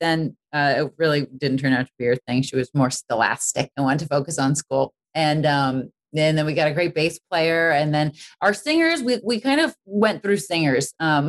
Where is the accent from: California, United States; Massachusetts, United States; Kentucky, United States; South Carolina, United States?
Massachusetts, United States; Boston; I really okay. wanted to go to Berklee growing up in Boston.